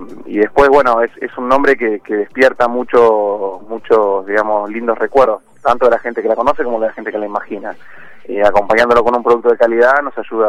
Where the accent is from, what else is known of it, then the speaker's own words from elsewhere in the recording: Mar del Plata, Buenos Aires Province, Argentina; Sí, sí, yo soy de Mar del Plata, como toda mi familia. Fui a estudiar a Buenos Aires y tuve la oportunidad de vivir afuera por estudios.